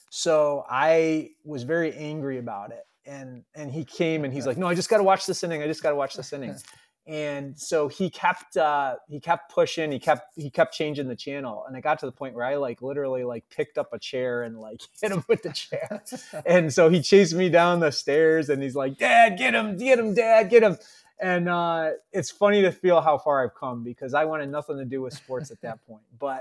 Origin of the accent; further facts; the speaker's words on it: Syracuse, New York, United States; I grew up in the Syracuse, New York area.